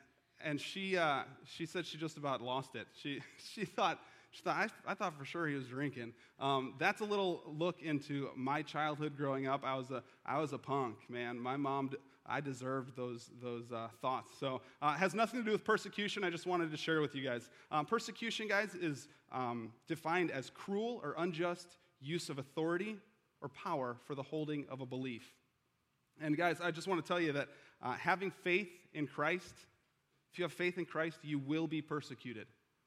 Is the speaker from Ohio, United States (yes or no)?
no; Chicago, Illinois, United States; I grew up in Chicago. For those of you who don't know, I'm a Bears, Cubs, and Bulls fan